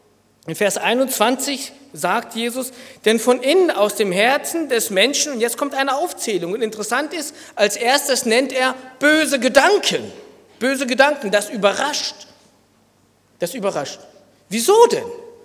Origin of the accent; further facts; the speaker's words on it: Lower Saxony, Germany; Es ist auch toll als Jugendlicher in Niedersachsen, denn man macht auch viel auf dem Wasser.